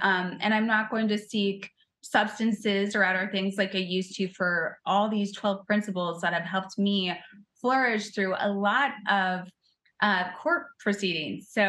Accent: Council Bluffs, Iowa, United States; also born or lived in Omaha; from Council Bluffs, Iowa, Omaha, Nebraska, right there. There's those tri-cities around there, Midwest.

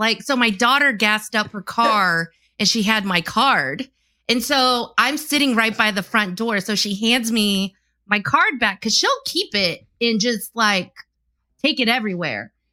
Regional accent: Hawaii, United States; born there; So that is actually a very complicated question because my dad was in the army. And so I was born in Hawaii and we moved every other year all around the country.

